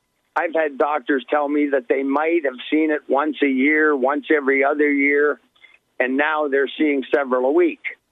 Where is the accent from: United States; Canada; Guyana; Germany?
Canada; Hamilton, Ontario; That's the medical center of Canada, is Hamilton, Ontario, my hometown.